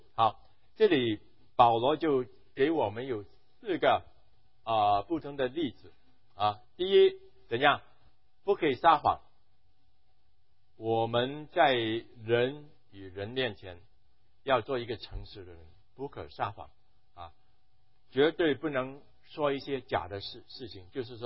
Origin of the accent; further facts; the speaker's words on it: Guangdong, China; now in United States; 我常常跟人家说，我是广东人，我是广东人啊，广东人很会骂人的。